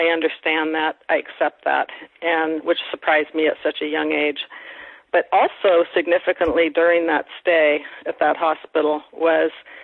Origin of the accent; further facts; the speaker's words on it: Stockton, California, United States; born there; I was born in Stockton, California. One of seven girls and two boys in the family. I'm third from the youngest. I was born post-World War II.